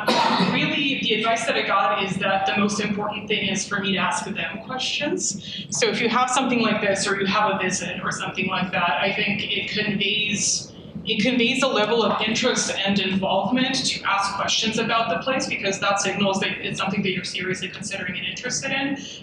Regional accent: Serbia; also born or lived in United States; So, I'm originally from Serbia, but I did my undergraduate and my PhD in the US on the East Coast.

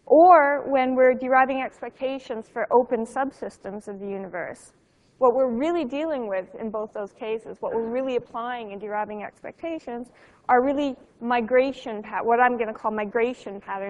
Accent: Canada; since I grew up in Canada, I'm very proud that this place is here.

